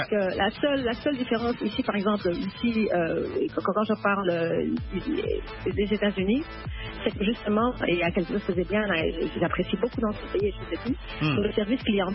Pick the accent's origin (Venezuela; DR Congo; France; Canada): DR Congo; J'ai un passeport du pays. Je suis congolaise